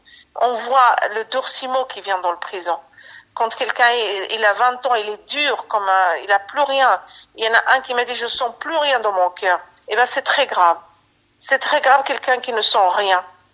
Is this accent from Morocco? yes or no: no; France; D'abord, je suis citoyen, je suis française. Et mes origines marocaines, et l'islam, c'est personnel, c'est ma foi.